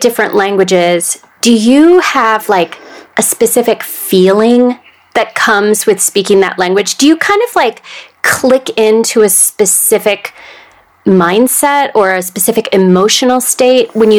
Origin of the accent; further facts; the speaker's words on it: Indiana, United States; I'm from Indiana, which is from the same tri-state area as Ohio.